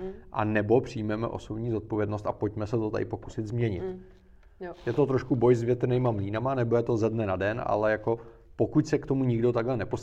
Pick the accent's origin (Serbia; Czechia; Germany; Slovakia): Czechia; Bohemia; Hele, kdykoliv vyjedu mimo Českou republiku, jak jsem hrdej Čech, vysvětluji, že jsem z Čech, pak vysvětluji, kde ty Čechy jsou.